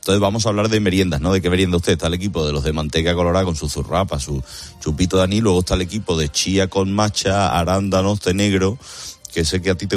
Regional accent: Andalusia, Spain; Eso es muy de aquí, de mi tierra, de Andalucía.

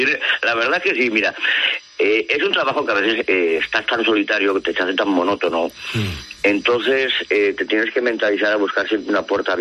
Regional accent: Valencia, Valencian Community, Spain; Sí, Valencia ha cambiado y la verdad que es una ciudad agradable y la gente nativa de aquí, entre ellos me considero yo, somos acogedores

